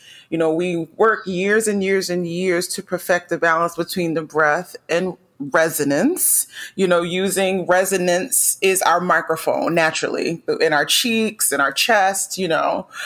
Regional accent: Philadelphia, Pennsylvania, United States; You know, I grew up in North Philadelphia. And so there was always music playing all through the neighborhood.

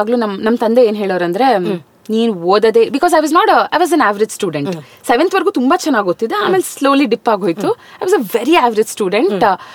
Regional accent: Bengaluru, Karnataka, India; first language Tamil; Kannada is a second language; so ನಾವು we are Iyengars, mother tongue Tamil, but ನಮ್ ತಾತ ಹಿ ಆಲ್ವೇಸ್ ಇನ್ಸಿಸ್ಟೆಡ್ ನೀವು ತಮಿಳ್ ಕಲಿದೆ ಇದ್ರು ಪರವಾಗಿಲ್ಲ, ಕನ್ನಡ ಕಲಿಬೇಕು ಬಿಕಾಸ್ ನಾವು ಬೆಂಗಳೂರಲ್ಲಿ ಇದೀವಿ, ಕರ್ನಾಟಕದಲ

